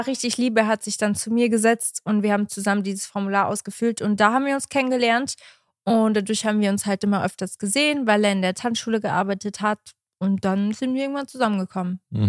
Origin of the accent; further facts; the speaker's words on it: Langenthal, Bern, Switzerland; Die war bei uns in Langenthal, also bei uns in der Nähe in der Schweiz.